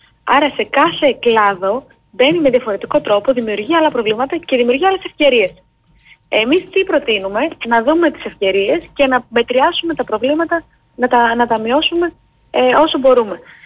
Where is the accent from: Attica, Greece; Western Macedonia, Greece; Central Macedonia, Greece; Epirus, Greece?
Central Macedonia, Greece; Veria; μεγάλωσα κι εγώ σε αγροτική επαρχία και γι' αυτό έτσι τα πονάω τα θέματα τα αγροτικά. Είμαι από τη Βέρεια, πάνω στη Μακεδονία